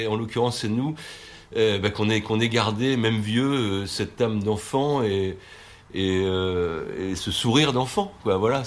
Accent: Centre-Val de Loire, France; de Paris à chez nous dans le Berry

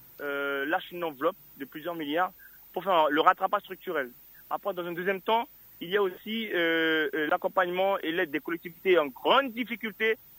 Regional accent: French Guiana, France; Mais quand on est en France, on est pointé du doigt par rapport à notre couleur de peau. Quand on est en Guyane, on dit qu'on est français, mais on fait partie des oubliés.

